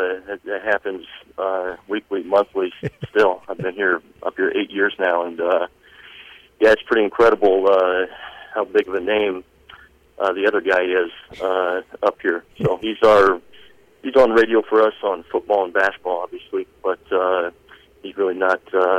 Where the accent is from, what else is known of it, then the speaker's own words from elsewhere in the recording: Smith Center, Kansas, United States; Yeah, I graduated from Smith Center in the year 2000. From there, I went directly to Fort Hays State University on a golf scholarship.